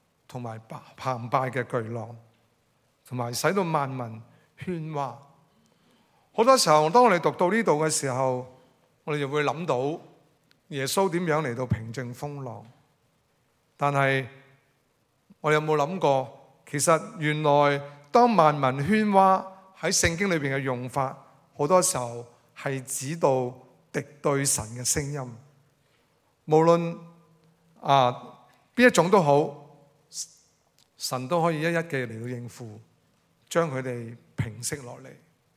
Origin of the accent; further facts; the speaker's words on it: Hong Kong; 今天我们香港人可能我们所看到的就是狮子山、大帽山